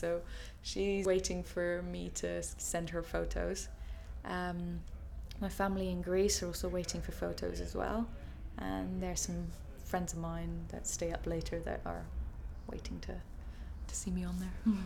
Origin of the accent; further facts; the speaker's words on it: Luxembourg; moved away as an adult; now in United Kingdom; Basically, I'm half Greek, half English, but I grew up in Luxembourg and I moved to Britain to do my studies.